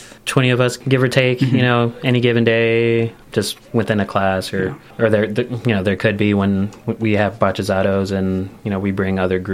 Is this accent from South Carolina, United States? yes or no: no; Birmingham, Alabama, United States; now in Lexington, United States; I am actually from Birmingham, Alabama.